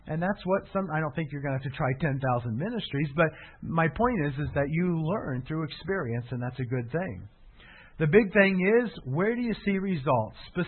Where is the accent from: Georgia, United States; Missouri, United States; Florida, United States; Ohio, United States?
Florida, United States; Fort Myers; I'm from Fort Myers, Florida, and that's where Thomas Edison's winter home was.